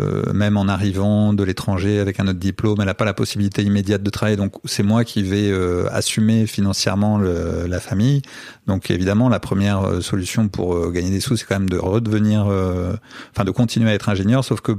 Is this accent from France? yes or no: yes; France; moi, je viens de France, qui est un des principaux pays de production de bande dessinée.